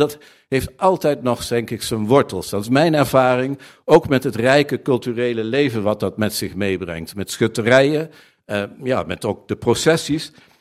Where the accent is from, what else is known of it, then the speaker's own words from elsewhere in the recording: Zevenaar, Gelderland, Netherlands; Want ik ben een jongen uit Zevenaar, ik ben daar geboren. Voor mij was het in mijn jeugd Duven en Diem was het.